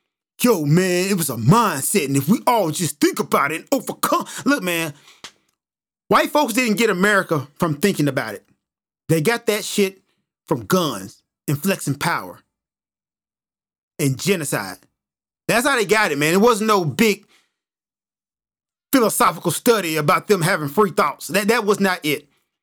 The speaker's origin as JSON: {"language": "English", "country": "Nigeria", "said": "That guy's Kenyan. I'm Nigerian. He's Cameroonian."}